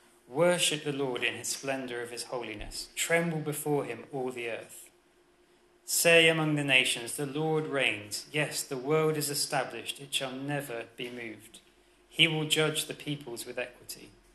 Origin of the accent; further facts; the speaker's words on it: United Kingdom; as British people, we think that it's great to name things after kings and queens